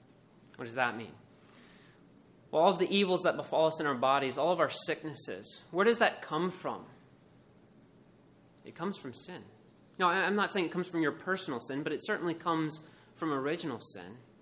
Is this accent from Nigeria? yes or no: no; Columbus, Ohio, United States; I'm from Columbus, Ohio, and I was thinking, well, what are people in Wisconsin like?